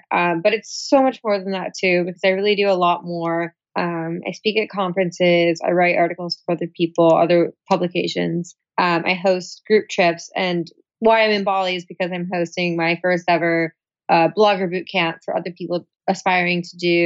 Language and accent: English; Florida, United States; now in Los Angeles, United States; And then all of a sudden, I was living in LA randomly because I'm from Florida.